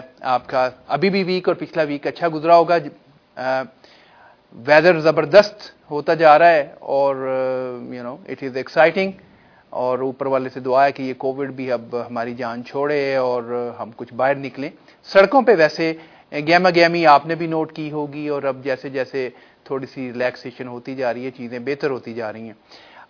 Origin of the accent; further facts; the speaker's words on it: Pakistan; unfortunately اکثر میرا تعلق پاکستان سے ہے